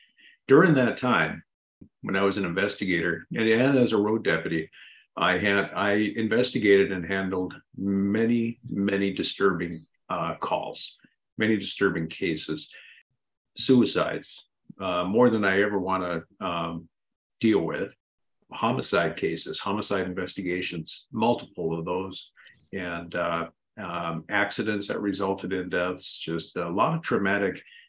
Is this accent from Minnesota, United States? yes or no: yes; Little Falls, Minnesota, United States; I'm 49 years old. I'm from Little Falls, Minnesota